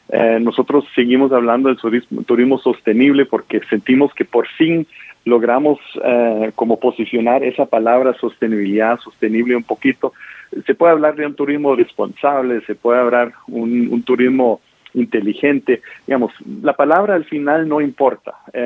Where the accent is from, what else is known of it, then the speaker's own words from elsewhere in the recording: southern Germany, Germany; Spanish is a second language; moved away as an adult; also born or lived in United States; now in Costa Rica; tal vez por mi nombre y tal vez por mi acento te das cuenta que soy alemán. Crecí en el sur de Alemania, después fui a estudiar a Estados Unidos hotelería, y ahí conocí a una costarricense y por eso estoy aquí en Costa Rica.